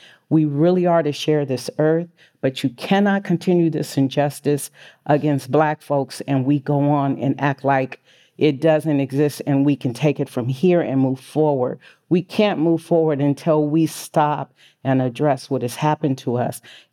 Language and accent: English; San Francisco, California, United States; Well, fortunately, I grew up in San Francisco.